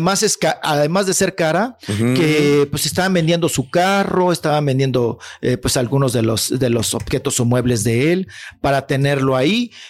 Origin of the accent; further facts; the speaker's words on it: Chihuahua, Mexico; Se está presentando en Chihuahua, allá en mi tierra.